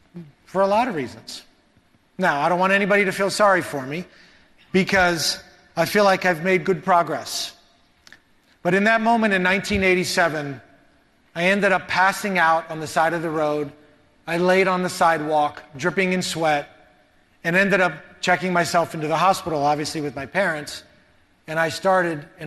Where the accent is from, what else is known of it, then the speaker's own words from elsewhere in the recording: Miami, Florida, United States; the only guy that ever went to Marquette from Miami